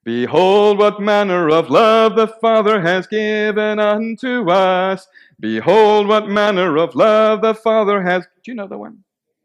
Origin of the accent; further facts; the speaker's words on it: South Africa; now in Girvan, United Kingdom; as you've heard, and I'm from Milestone Christian Fellowship, the Wee Baptist Church down in Girvan this morning, but originally from South Africa, so I've come a long way to be here.